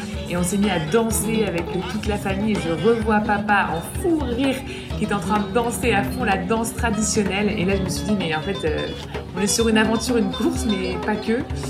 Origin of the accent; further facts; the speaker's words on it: Lille, Hauts-de-France, France; j'ai 31 ans et je suis lilloise, donc lilloise d'origine.